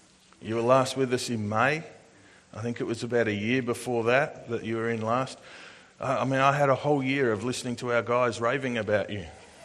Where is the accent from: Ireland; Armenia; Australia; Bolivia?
Australia; I'm not. I'm Australian. We have an abruptness about our culture.